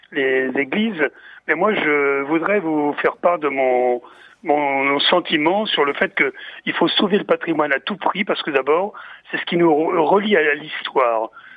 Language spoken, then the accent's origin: French; Senlis, Hauts-de-France, France; je suis originaire de Senlis dans l'Oise.